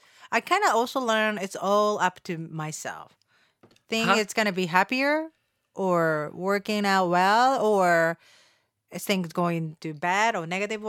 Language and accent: English; Japan; But anyway, I'm from Japan.